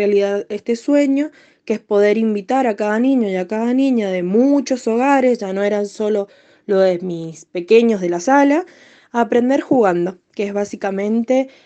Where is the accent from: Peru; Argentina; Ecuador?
Argentina; Mendoza; Soy de Mendoza